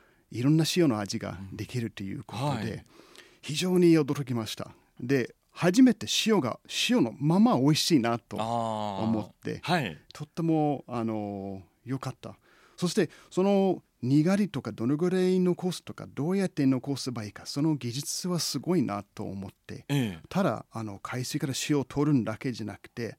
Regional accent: Missouri, United States; Japanese is a second language; now in Japan; まずは私生まれ育ちはアメリカの、メズリ州なんですけれども

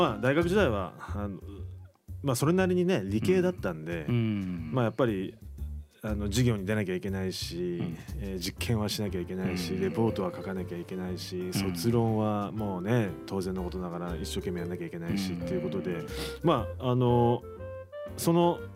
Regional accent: Kanagawa, Japan; also born or lived in Tokyo; 生まれは東京なんですよ。

